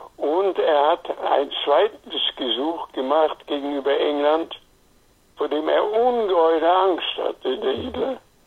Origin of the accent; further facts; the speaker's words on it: Silesian Voivodeship, Poland; born there; Gleiwitz, eine Stadt, die 50 Kilometer von meinem Geburtsort entfernt ist